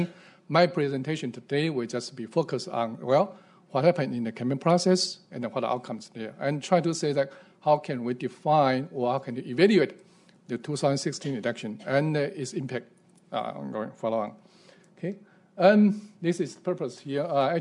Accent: Taiwan; English is a second language; we are democracy in Taiwan.

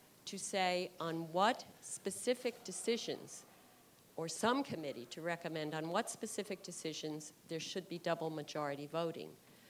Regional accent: United States; And I was thinking, as an American, it's a bad metaphor, but using baseball

